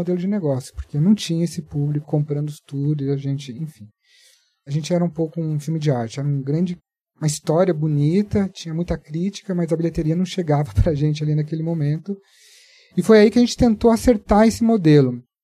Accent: Minas Gerais, Brazil; você não é o único mineiro aqui do grupo, eu tenho que te dizer. Apesar que eu sou do sul de Minas

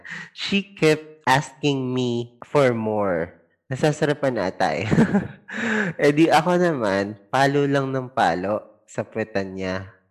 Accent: Central Luzon, Philippines; Bale, nagdo-dorm kasi ako noon since taga Pampanga ako. At sa Manila naman ako nag-aaral.

